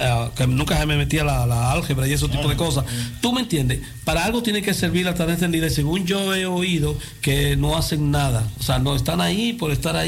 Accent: Dominican Republic; enseñar, empaparle que somos dominicanos

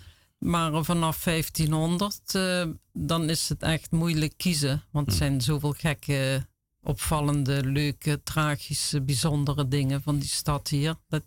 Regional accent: Maastricht, Limburg, Netherlands; moved away as an adult; now in Amsterdam, Netherlands; Ik ben een Maastrichtse, maar ik heb wel al vanaf mijn 23ste een geschiedenis met Amsterdam. Toen werd ik verliefd op een Amsterdammer en ben ik hier komen samenwonen.

